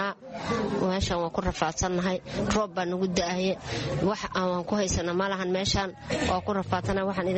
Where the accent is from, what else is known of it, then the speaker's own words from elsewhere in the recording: Jannaale, Lower Shabelle, Somalia; Waxaan ka imaaday janaale, janaalaan ka imaaday